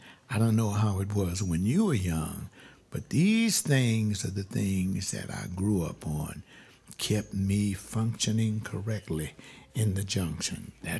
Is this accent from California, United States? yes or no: yes; Los Angeles, California, United States; He was from a small town in Arkansas. I don't even know the name of the town. And I was from Los Angeles.